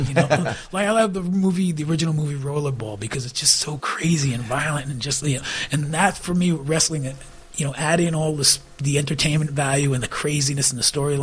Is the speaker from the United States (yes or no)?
yes; United States; also born or lived in New Jersey / New York / Boston; Back east.